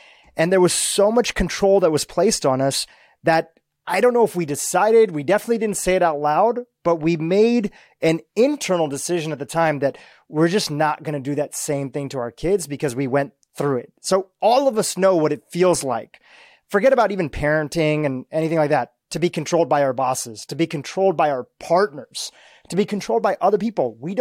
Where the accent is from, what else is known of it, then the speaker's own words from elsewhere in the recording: Kenya; born there; And I was born in Kenya, but I was raised here